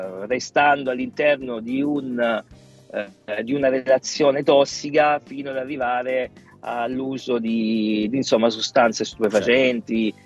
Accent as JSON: {"language": "Italian", "town": "Mesagne", "region": "Apulia", "country": "Italy", "said": "Io sono di Mesagne, un comune della provincia di Brindisi, nel Salento esattamente."}